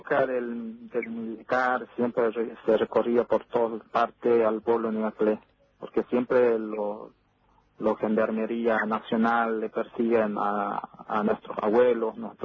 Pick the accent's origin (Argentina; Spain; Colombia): Argentina; born there; y siempre nos niegan que somos paraguayos, que venimos del Paraguay, pero en realidad que estamos siempre en Argentina, nosotros nacimos en Argentina.